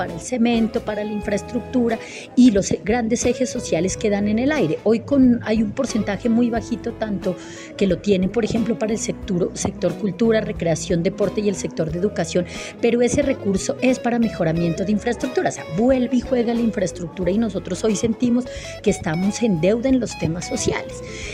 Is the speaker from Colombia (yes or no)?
yes; Ipiales, Nariño, Colombia; now in Bogotá, Colombia; Soy nariñense, soy ipialeña, amo también esta ciudad